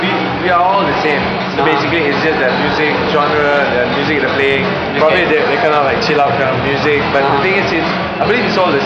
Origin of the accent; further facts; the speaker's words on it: Malaysia; Yeah, well, we are from Malaysia, and we got like 4 altogether in the band.